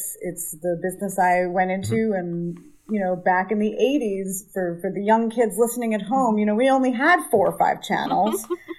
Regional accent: Brooklyn, New York, United States; I'm actually, like the Dodgers, born and raised in Brooklyn.

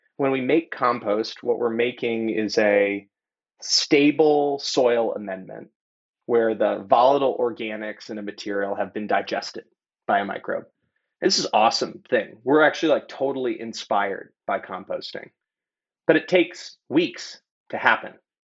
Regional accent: San Francisco, California, United States; just to ground everybody … I grew up in San Francisco.

